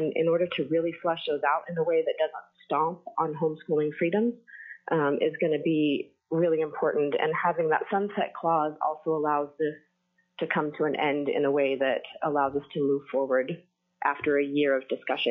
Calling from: Homer, Alaska, United States; I am calling from Homer.

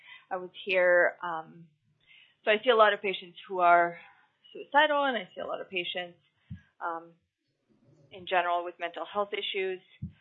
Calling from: Anchorage, Alaska, United States; I'm calling from Anchorage on behalf of myself.

